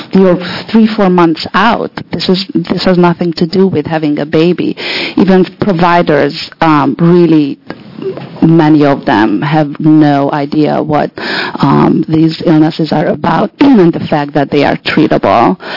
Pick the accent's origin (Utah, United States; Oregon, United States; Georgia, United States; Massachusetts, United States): Oregon, United States; Corvallis; I am from Corvallis, and I am a little nervous.